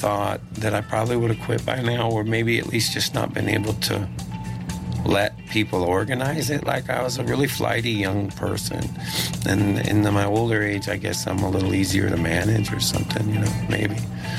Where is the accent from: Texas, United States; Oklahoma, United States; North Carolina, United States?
Texas, United States; So I came from Texas, where they're into words.